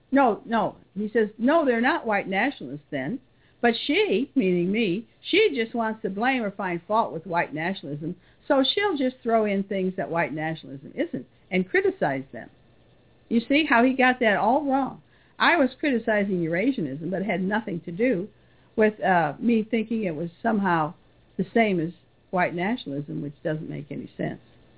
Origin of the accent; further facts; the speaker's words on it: United States; I'm an American. I'm not a German. And I don't even speak German, for goodness sake.